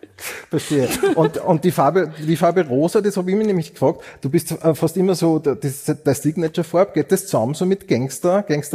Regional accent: Upper Austria, Austria; Ich bin aus Oberösterreich

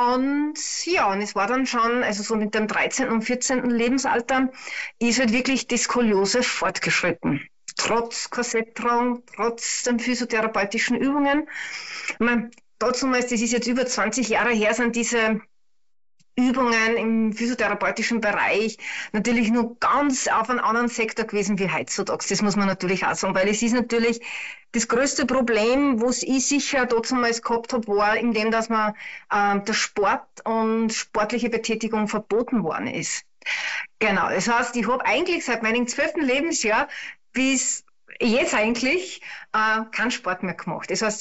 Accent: Upper Austria, Austria; ich komme aus Österreich, aus Oberösterreich. Ich bin 41 Jahre alt

